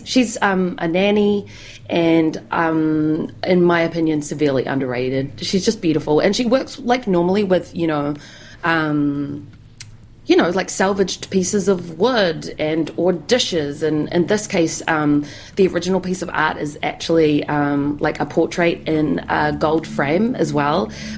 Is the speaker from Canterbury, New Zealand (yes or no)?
yes; Christchurch, Canterbury, New Zealand; I'm going back to my hometown of Ōtautahi, which I'm really excited for because I've been away for, 8 months.